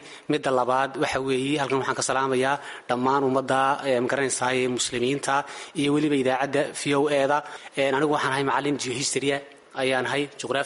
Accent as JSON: {"language": "Somali", "town": "Borama", "region": "Awdal", "country": "Somalia", "said": "Anigu dhiste deegaan ahaan waxaan ka soo jeedaa magaalada Boorame"}